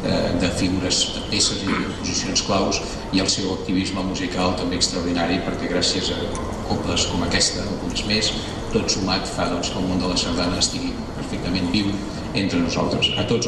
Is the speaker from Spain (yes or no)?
yes; Sant Just Desvern, Catalonia, Spain; jo soc de Sant Just, d'Esbel, no és Sitges, no té mar, però bé, com som d'allà l'estimem